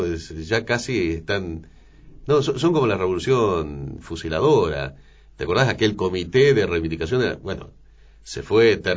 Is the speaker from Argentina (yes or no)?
yes; Jubileo, Entre Ríos, Argentina; also born or lived in San Salvador; Yo nací en Jubileo, hice los primeros años de la escuela primaria en Jubileo, un pueblo prácticamente inexistente. Cuarto, quinto y sexto grado lo hice en San Salvador